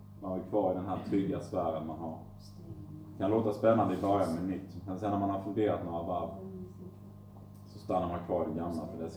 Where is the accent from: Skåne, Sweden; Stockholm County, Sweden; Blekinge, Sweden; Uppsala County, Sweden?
Blekinge, Sweden; Mörrum; från Mörrum.